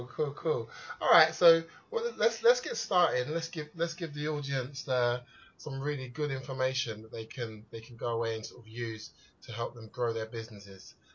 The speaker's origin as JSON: {"language": "English", "country": "United Kingdom", "said": "I'm doing really well out here in the UK, experiencing what we would class as our British weather."}